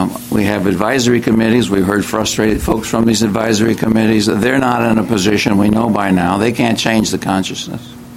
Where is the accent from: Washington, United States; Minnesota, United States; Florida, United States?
Washington, United States; South Bend; from South Bend, Washington.